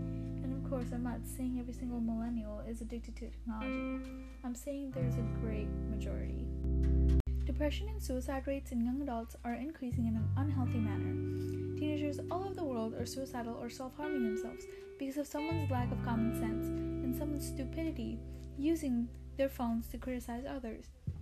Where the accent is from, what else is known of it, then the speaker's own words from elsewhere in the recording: Nepal; I was born in Nepal, that one small country in between India and China. And unlike my grandma, I lived in the city.